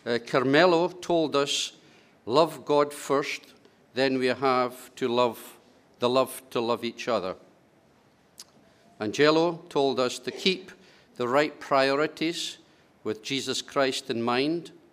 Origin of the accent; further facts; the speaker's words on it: Stirling, Scotland, United Kingdom; I'm from Stirling, Scotland. That's Braveheart country.